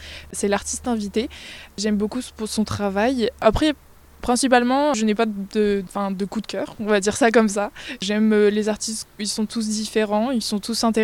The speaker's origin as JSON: {"language": "French", "town": "Aix-en-Provence", "region": "Provence-Alpes-Côte d'Azur", "country": "France", "said": "Moi, je viens d'Aix-en-Provence, enfin, en pas loin en tout cas."}